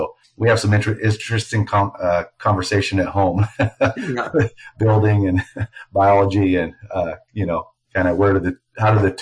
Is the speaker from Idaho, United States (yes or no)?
yes; Idaho, United States; moved away; I grew up in Idaho and moved out to Southwest Washington in 1999.